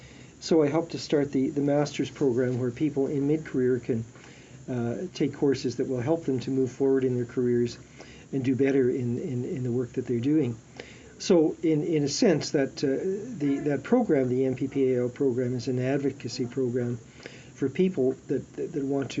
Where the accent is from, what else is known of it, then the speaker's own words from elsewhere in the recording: Alberta, Canada; I grew up in Alberta